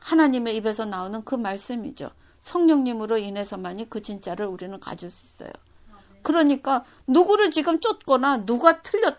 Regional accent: South Korea; moved away as an adult; also born or lived in Japan; now in United States; 저는 한국에서 태어나 자라다가 일본으로 시집 가서 일본에서 낯선 언어와 낯선 문화 속에서 낯선 음식 속에서 사느라고 문화 충격을 겪었고 또 거기서 이제 한 15, 16년 있다가 미국으로 와가지고

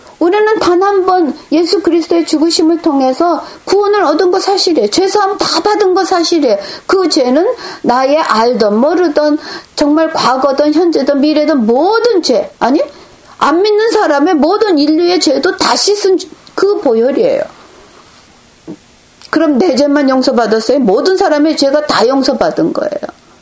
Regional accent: South Korea; 저는 또 한국 사람이기도 하잖아요.

